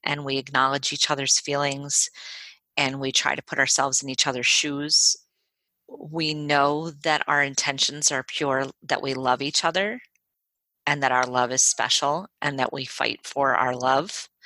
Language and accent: English; New Jersey, United States; You know, I'm from Jersey. I fight all the time.